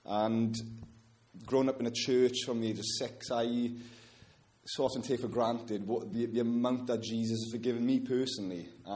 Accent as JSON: {"language": "English", "region": "Wales", "country": "United Kingdom", "tie": "born or raised there", "said": "I grew up in Wales, as I've already mentioned."}